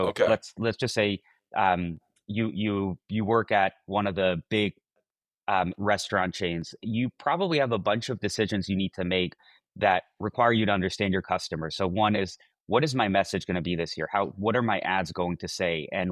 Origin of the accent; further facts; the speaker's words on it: Mexico; Well, I'm originally from Mexico, and I think in Mexico, I saw a lot of people start businesses